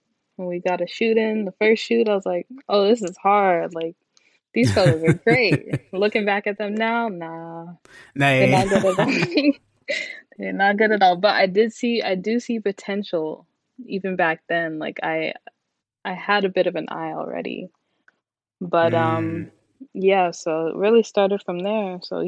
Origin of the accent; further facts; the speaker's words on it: Toronto, Ontario, Canada; now in Atlanta, United States; I am a photographer from Toronto, but I'm based here in Atlanta. I've been based here since I started shooting.